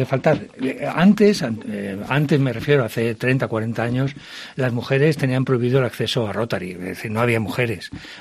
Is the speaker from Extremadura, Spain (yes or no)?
yes; Badajoz, Extremadura, Spain; El resto, pues somos principalmente de Badajoz